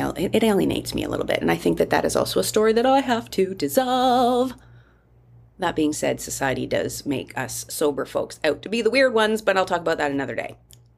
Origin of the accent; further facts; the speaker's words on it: Canada; now in Costa Rica; Living here in Costa Rica, you know, in a foreign country as a Canadian